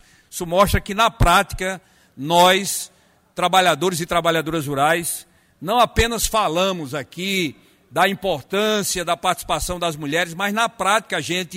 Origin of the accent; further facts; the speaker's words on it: Águas Belas, Pernambuco, Brazil; meu colega de região do Agreste, de Pernambuco, sou de Águas Belas